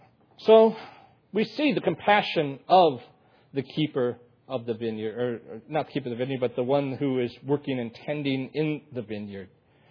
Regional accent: United States; Because I'm an American and love the country of America, of course.

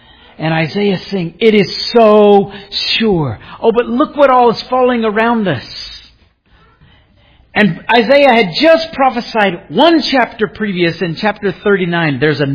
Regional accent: Alabama, United States; Because I'm just like you. I grew up in Alabama. I grew up with a lot of patriotism in my family.

